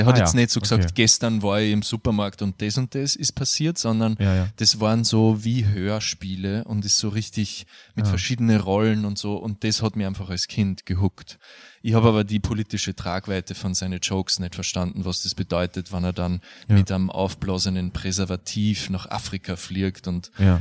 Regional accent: Austria; ich bin ja in Österreich aufgewachsen

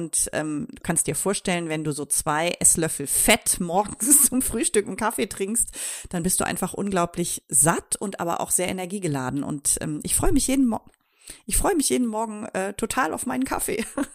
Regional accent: Mettmann, North Rhine-Westphalia, Germany; hier bei mir in meiner Heimatstadt Mettmann gemacht.

